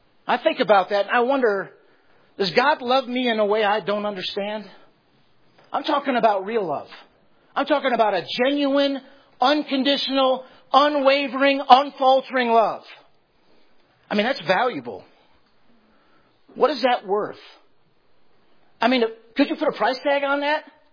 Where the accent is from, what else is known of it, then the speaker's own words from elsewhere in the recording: Chicago, Illinois, United States; I grew up in the Chicago area. My dad was an alcoholic.